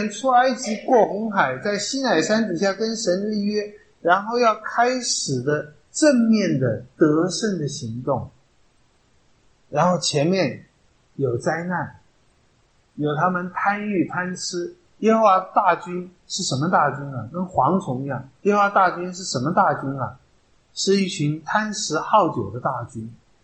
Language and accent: Chinese; China